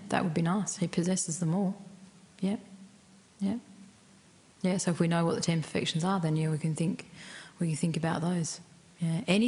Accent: Australia; Like, I'm not Tibetan, I'm Australian.

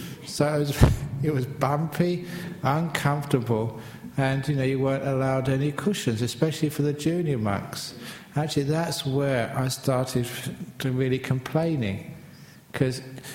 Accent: England, United Kingdom; just as a young man growing up in England, it was always really cold.

